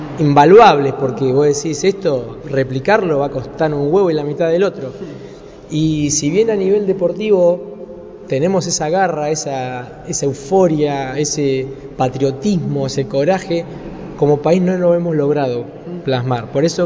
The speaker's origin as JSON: {"language": "Spanish", "country": "Argentina", "said": "Y nosotros venimos de la Argentina, que no sabían ni dónde quedaba el mapa."}